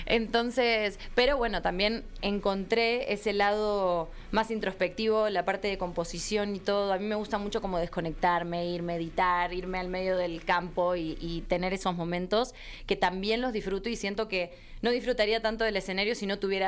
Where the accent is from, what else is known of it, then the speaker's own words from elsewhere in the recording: Buenos Aires, Argentina; Lo hice en Buenos Aires.